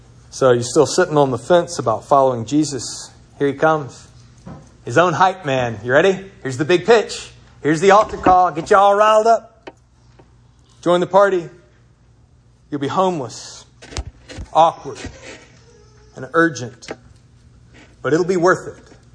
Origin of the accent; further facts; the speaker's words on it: Swannanoa, North Carolina, United States; born there; I was born in Swannanoa, North Carolina.